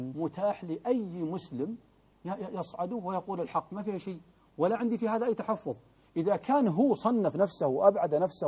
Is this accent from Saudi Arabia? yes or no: yes; Saudi Arabia